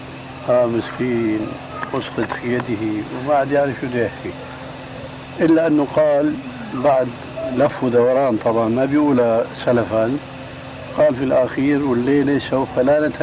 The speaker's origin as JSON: {"language": "Arabic", "town": "Damascus", "region": "Damascus Governorate", "country": "Syria", "said": "كان يجوا ناس عندنا في دمشق"}